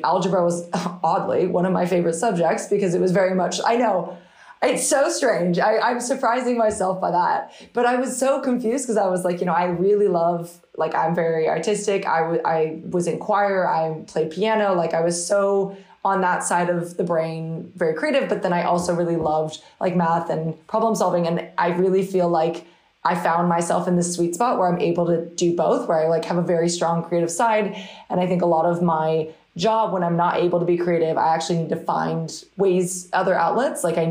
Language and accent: English; San Diego, California, United States; I'm from San Diego originally, moved to Los Angeles, which is kind of where the work and, you know, a lot of the jobs were.